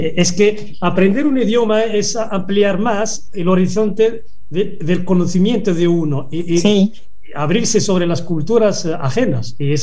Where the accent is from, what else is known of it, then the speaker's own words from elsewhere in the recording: Morocco; Sí, por supuesto. Yo lo hablo porque soy del norte de Marruecos.